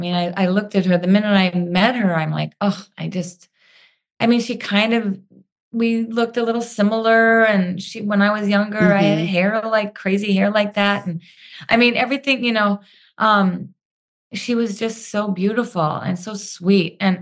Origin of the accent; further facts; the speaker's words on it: Minnesota, United States; I thought, oh, they're going to have me talk to Daisy because we're both from Minnesota or something.